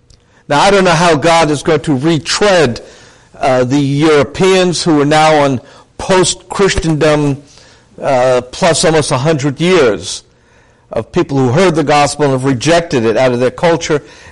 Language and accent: English; New York, United States; Growing up in New York, you know, we did it all the time. In fact, I was an expert at offending people, and I still do that quite well on demand. It's in my New York genes.